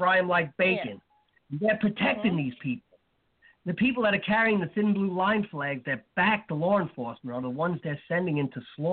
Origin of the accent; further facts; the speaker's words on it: New York, United States; moved away; I'm a damn Yankee. I come from New York.